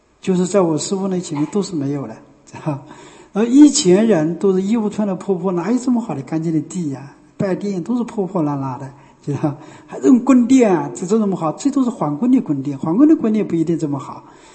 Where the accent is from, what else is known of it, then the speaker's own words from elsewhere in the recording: Zhengyang, Anhui, China; 都是安徽，都是我们家乡的人，是吧？那边还有好多人到我这里来皈依，是吧？一听说我是正阳人，好亲切，是吧？